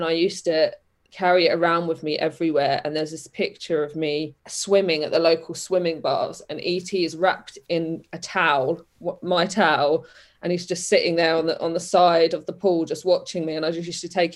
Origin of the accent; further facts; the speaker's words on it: Hemel Hempstead, East of England, United Kingdom; what I did was I got out of my hometown, because and I'm not saying everyone should get out of their hometowns at all. Hemel is a lovely place